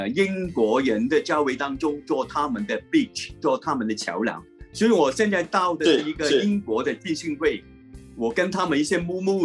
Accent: Hong Kong; also born or lived in Canada; 因为我本身是我在香港出生，我在香港是大部分的时间都是在香港，我过去只是大概有一年半的时间在加拿大

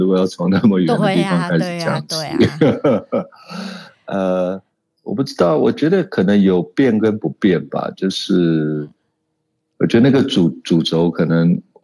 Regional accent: Taiwan; 我从小就在台湾的舞蹈实验班的教育里面一路到大学

